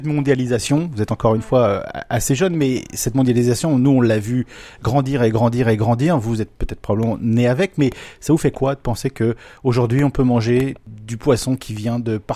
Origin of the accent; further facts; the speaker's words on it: France; on est français